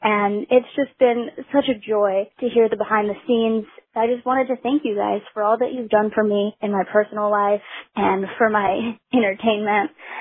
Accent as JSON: {"language": "English", "region": "Louisiana", "country": "United States", "said": "I'm from Louisiana."}